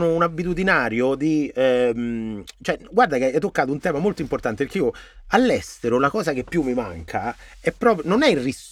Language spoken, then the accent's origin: Italian; Rome, Lazio, Italy; born there; Roma, ma noi che siamo nati a Roma, Roma ce la portiamo